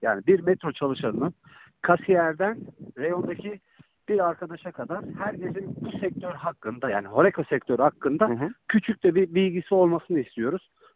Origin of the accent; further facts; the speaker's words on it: Mengen, Bolu, Turkey; Yani aslında ben Bolu Vengenliyim.